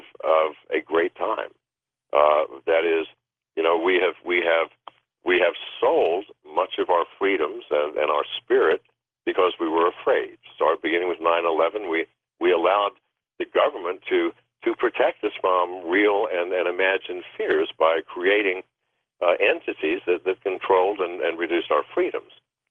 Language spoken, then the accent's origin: English; United States; moved away as an adult; I love America. I am an American.